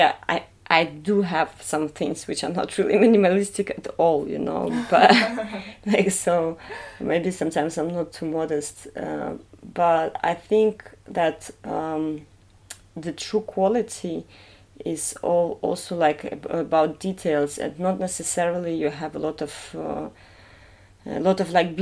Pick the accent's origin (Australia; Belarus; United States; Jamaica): Belarus; English is a second language; now in Paris, France; I'm originally from Belarus. Since 2 years, I live in Paris